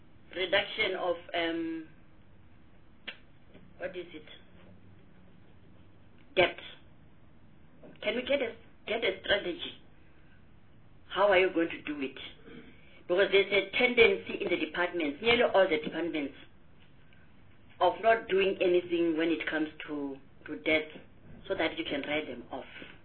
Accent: Limpopo, South Africa; Still on property, Minister, I'm from Limpopo, in the hometown of Mr. Vukela.

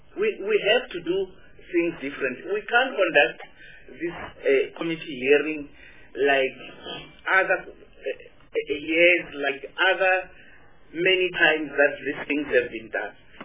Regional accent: Limpopo, South Africa; I come from Limpopo. Mwami Dryden is my home. I come from Mwami.

